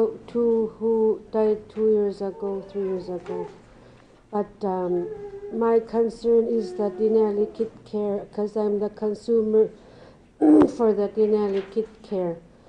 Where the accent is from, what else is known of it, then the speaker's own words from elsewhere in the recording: Alaska, United States; I'm from Mackayack. It's 30 miles above Bethel.